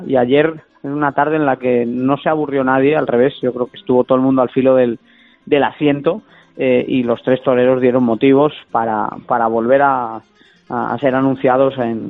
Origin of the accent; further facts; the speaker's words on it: Galicia, Spain; mi tierra, Galicia